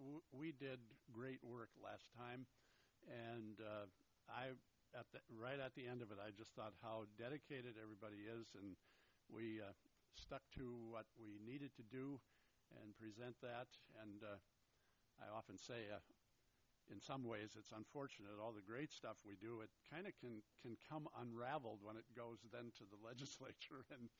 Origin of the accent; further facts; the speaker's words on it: Rochester, Minnesota, United States